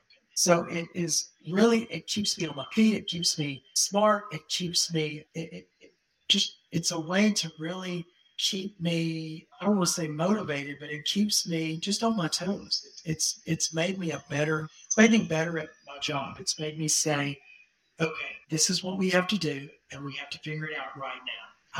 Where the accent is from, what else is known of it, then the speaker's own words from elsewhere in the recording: Monticello, Arkansas, United States; She's standing there, and I'm from Monticello, Arkansas.